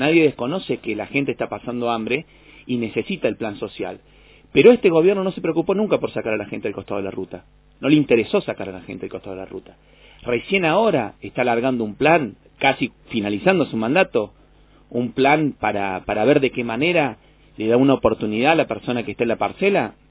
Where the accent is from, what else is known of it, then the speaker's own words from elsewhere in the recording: San Luis, Argentina; Yo soy una persona nacida y criada en San Luis, que siempre trabajé en la parte privada, me volqué a la política hace poco